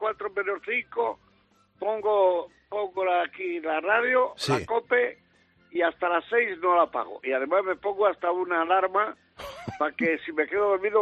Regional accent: Guadalajara, Castilla-La Mancha, Spain; porque yo soy de Guadalajara, pero bajo mucho al puerto y a Sanlúcar, porque me encanta encanta.

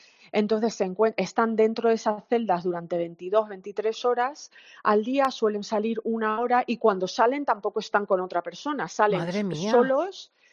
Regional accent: Canary Islands, Spain; also born or lived in Madrid; yo nací, me crié en Lanzarote y estudié en Madrid, porque mi madre es de Madrid y mi padre era canario

